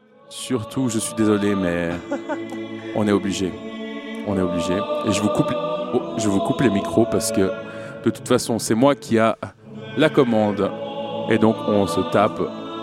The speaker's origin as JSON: {"language": "French", "town": "Lausanne", "region": "Vaud", "country": "Switzerland", "tie": "born or raised there", "said": "je suis né à Lausanne, toujours vécu à Lausanne, mais mes racines fribourgeoises resteront toujours gravées dans mon cœur."}